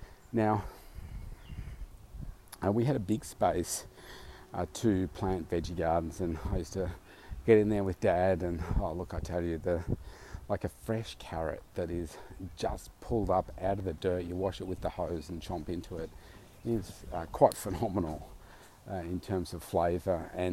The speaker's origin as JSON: {"language": "English", "town": "Melbourne", "region": "Victoria", "country": "Australia", "tie": "born or raised there", "said": "certainly in my hometown here in Melbourne, the estate that I'm walking through now, which is my own estate"}